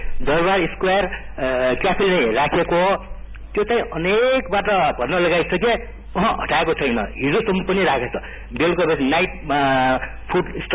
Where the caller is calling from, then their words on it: Kathmandu, Bagmati, Nepal; काठमाडौँ महानगरपालिका वडा नम्बर 11 बोल्दैछु